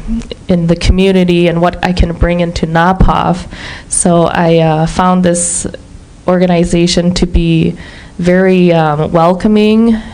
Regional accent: Minnesota, United States; And I come from the Twin Cities, and the diversity there is quite tremendously different than the one here in St. Cloud.

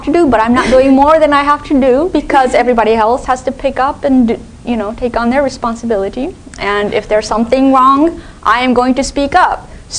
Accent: Texas, United States; my family, I'm from Texas, we were one of the very few Asian American families in the predominantly white town. And for us to survive, because like for my parents, it was the first time they left Japan

